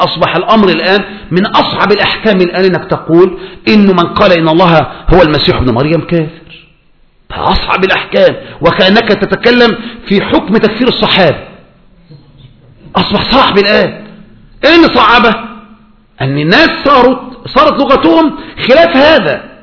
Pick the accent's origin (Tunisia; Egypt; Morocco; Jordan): Egypt; بقى احنا معاصرون مصريون